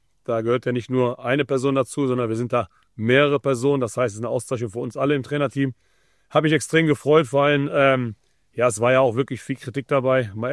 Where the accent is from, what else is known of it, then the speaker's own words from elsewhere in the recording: Höngen, North Rhine-Westphalia, Germany; Ja, man sagt immer Eschweiler, ich bin Eschweiler geboren, ich komme normalerweise gebürtig aus Höngen, das ist ein kleiner Ort bei Alsdorf, also wenn man mich fragt, bin ich Aachener.